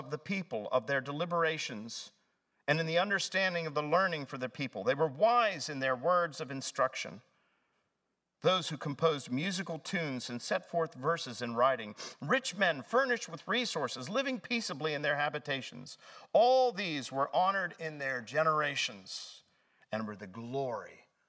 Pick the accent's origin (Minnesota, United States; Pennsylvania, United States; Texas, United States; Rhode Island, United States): Pennsylvania, United States; she was very chagrined when she found out that I was from Pennsylvania